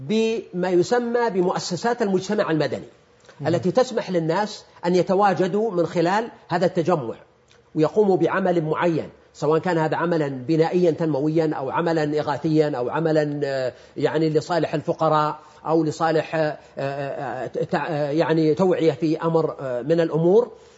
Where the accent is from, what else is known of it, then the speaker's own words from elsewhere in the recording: Saudi Arabia; فهذا النمو في الشبكات الاجتماعية عندنا في السعودية هو يعبر عن نسبة من المواليد والشباب